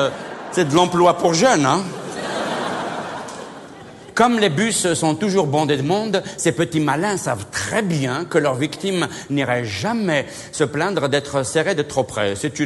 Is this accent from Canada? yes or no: no; Algeria; Vous savez que chez nous en Algérie, les murs, c'est des centres culturels.